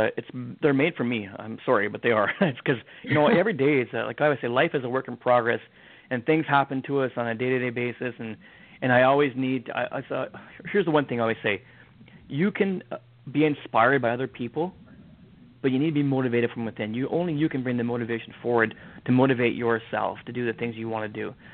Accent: Saskatchewan, Canada; So where I grew up in Saskatchewan, we all of us boys had nicknames.

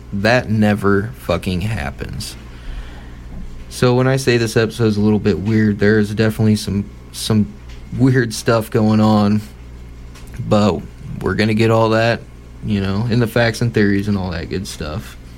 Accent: Fort Wayne, Indiana, United States; because I am from the Fort Wayne, Indiana area

